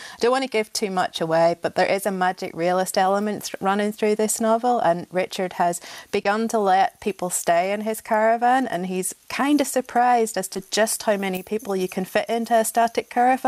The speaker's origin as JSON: {"language": "English", "region": "Northern Ireland", "country": "United Kingdom", "tie": "born or raised there", "said": "growing up in Northern Ireland"}